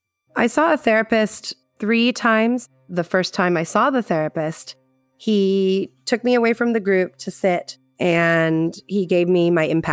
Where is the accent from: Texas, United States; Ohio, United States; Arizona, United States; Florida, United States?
Arizona, United States; Tucson; Also, I'm from Tucson, Arizona. I've never even been in snow.